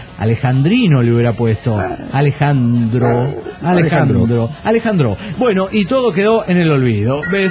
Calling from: Washington, United States; de Washington.

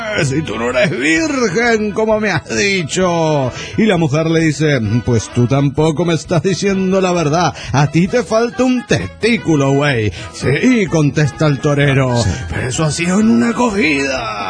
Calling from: Guadalajara, Jalisco, Mexico; de Guadalajara, Jalisco, México.

